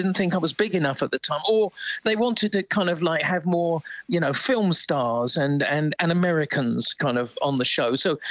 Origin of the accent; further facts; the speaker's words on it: Shoreham-by-Sea, South East England, United Kingdom; I remember in my hometown of Shoreham-by-Sea, we had a youth club.